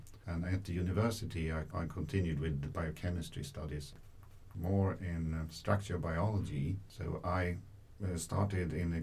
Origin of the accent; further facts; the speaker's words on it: Sweden; English is a second language; now in Japan; I come from Sweden. I came here to OIST 2 years ago. And in Sweden, I was previously at the Karolinska Institute in Stockholm.